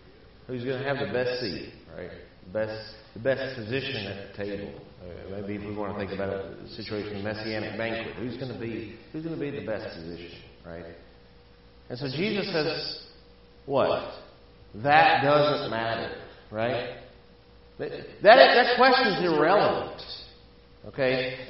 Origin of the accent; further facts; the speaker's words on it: Alabama, United States; I mean, you have to remember, I'm from Alabama, where Alabama fans demonize Auburn fans